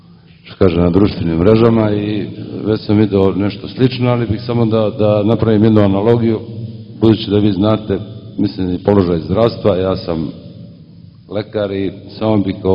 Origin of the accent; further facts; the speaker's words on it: Novi Sad, Vojvodina, Serbia; da li mi u Srbiji, a govorim mi, pošto dolazim iz Novog Sada